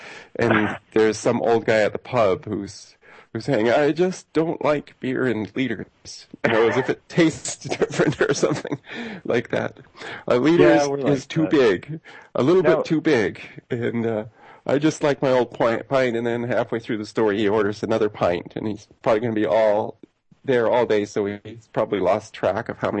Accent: England, United Kingdom; now in United States; I grew up in England, and so I sort of gradually became attuned to what America was

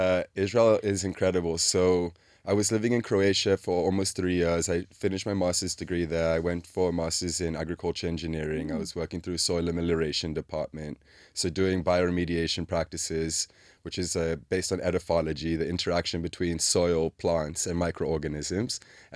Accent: South Africa; And because I was from South Africa

